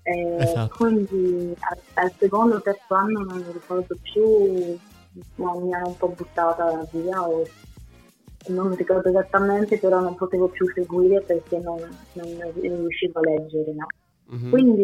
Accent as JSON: {"language": "Italian", "town": "Paris", "region": "Île-de-France", "country": "France", "tie": "born or raised there", "also_born_or_lived": "Greece", "said": "io sono nata a Parigi, però poi sono tornata un po' in Grecia, ma solo per un po', e poi ai 6 anni sono ritornata a Parigi, quindi praticamente sono cresciuta lì."}